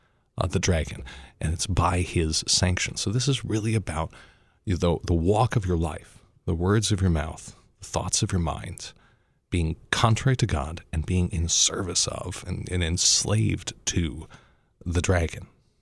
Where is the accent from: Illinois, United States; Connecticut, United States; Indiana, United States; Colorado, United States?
Colorado, United States; Denver; like the Christian baker in my hometown of Denver, Colorado